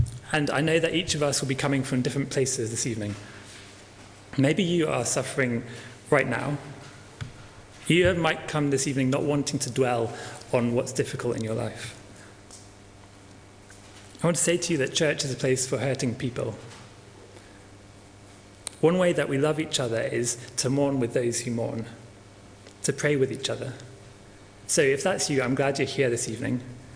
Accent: United Kingdom; I'm British, so it has to be quite serious to be worth mentioning.

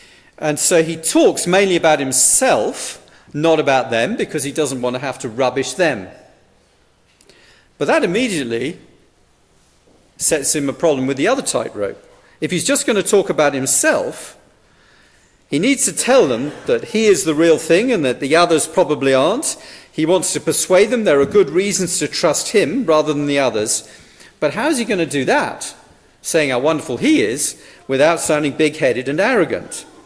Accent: United Kingdom; in my home country, the United Kingdom, we are electing a new Prime Minister.

